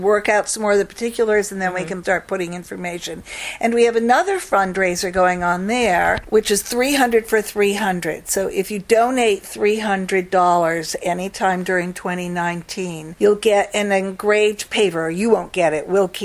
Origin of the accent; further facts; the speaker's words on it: Massachusetts, United States; now in Trenton, United States; As I said, I grew up in Massachusetts, and occasionally when I go back and see some of my old friends, they say, oh